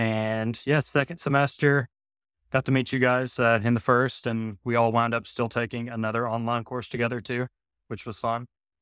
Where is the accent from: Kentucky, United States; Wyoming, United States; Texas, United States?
Kentucky, United States; Pikeville; now in Lexington, United States; I am originally from Pikeville, Kentucky, but now I live in Lexington, Kentucky.